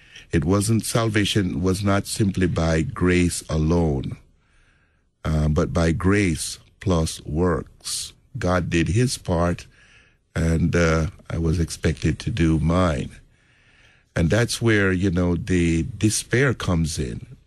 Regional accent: Jamaica; And went also to Catholic school pretty much all my childhood life in Jamaica.

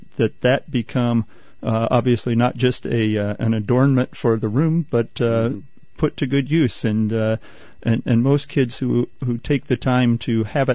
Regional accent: Warrensburg, Missouri, United States; I'm from Warrensburg, Missouri, about 50 miles east of Kansas City.

